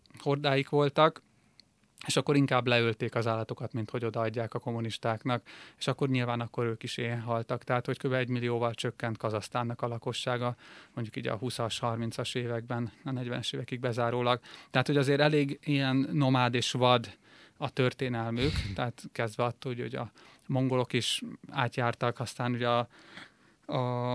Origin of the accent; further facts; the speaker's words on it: Hungary; now in Almaty, Kazakhstan; és amikor találkozok most Almatában emberek, és mondom, hogy magyar vagyok